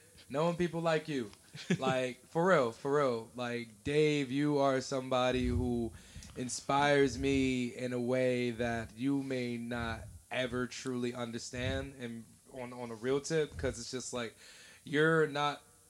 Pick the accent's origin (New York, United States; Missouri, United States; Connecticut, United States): New York, United States; Staten Island; I am from Shaolin, aka Staten Island for the normies. But like, I grew up in Park Hill